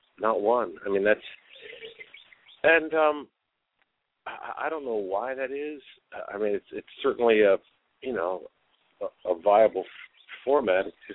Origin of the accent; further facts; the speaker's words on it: Baltimore, Maryland, United States; now in Nashville, United States; I love Baltimore. It's, you know, my hometown, and all my friends and family are in and around Balmer.